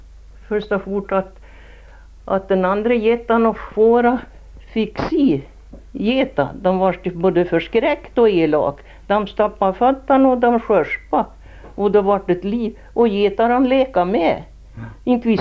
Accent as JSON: {"language": "Swedish", "town": "Nörrombyn", "country": "Sweden", "tie": "born there", "said": "Ja, och här Nörrombyn där jag är född"}